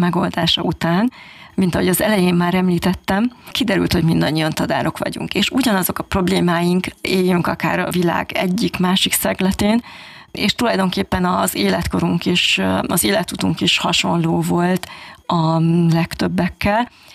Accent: Hungary; Dán, olasz, spanyol, görög, szlovák, német, lengyel, myanmari, japán, osztrák és jó magam egyetlen magyarként.

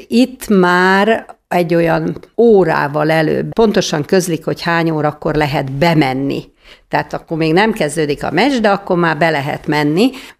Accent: Hungary; én nem szenyóra vagyok, hanem egy magyar asszony. És aztán, mikor megtudták, hogy magyarok vagyunk

